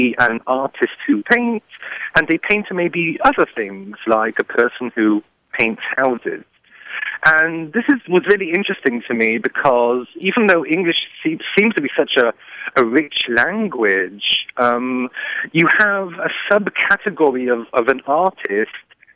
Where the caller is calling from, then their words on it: Champaign, Illinois, United States; I'm calling you from Champaign, Illinois. I'm a graduate student at the University of Illinois.